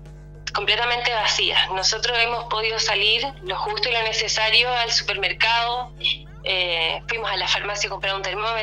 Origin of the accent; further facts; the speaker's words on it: Viña del Mar, Valparaíso, Chile; yo soy de Viña del Mar. Viña Marina de corazón.